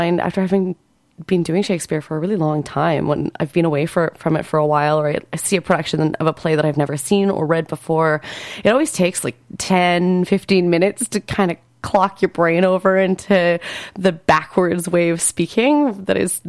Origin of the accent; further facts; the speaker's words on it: Edmonton, Alberta, Canada; And I'm from Edmonton, so that was convenient.